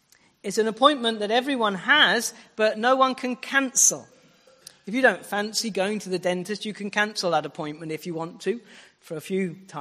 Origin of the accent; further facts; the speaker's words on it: Colchester, East of England, United Kingdom; giving out tracts in the town centre of my hometown of Colchester.